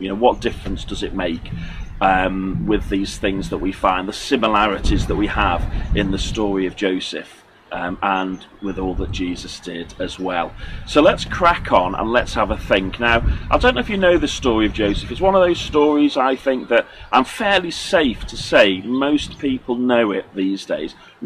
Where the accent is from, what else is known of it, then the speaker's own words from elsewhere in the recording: Bebington, North West England, United Kingdom; now in Colchester, United Kingdom; I'm a Wirral lad, born and bred. I was raised in Bevington on the Wirral.